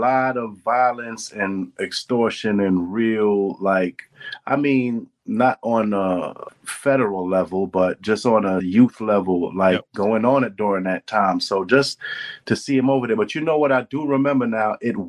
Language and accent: English; Brooklyn, New York, United States; But I'm from Brooklyn, so I find that to be like, you know, a climax biome, meaning that's the, you know, ultimate of a city